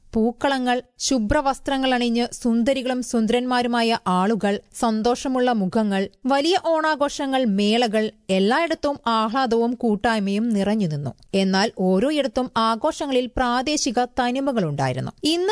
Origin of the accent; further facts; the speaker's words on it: Puri, Odisha, India; എന്റെ നാടായ ഒഡീഷയിലുമുണ്ട്. ക്ഷേത്രനഗരമായ പുരിയിലാണ് ഞാൻ ജനിച്ചത്.